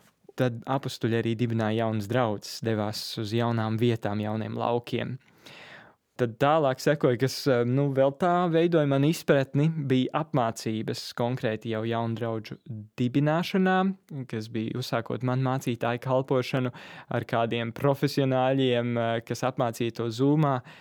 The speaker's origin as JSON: {"language": "Latvian", "town": "Cēsis", "region": "Vidzeme", "country": "Latvia", "said": "es pats esmu no Cēsīm"}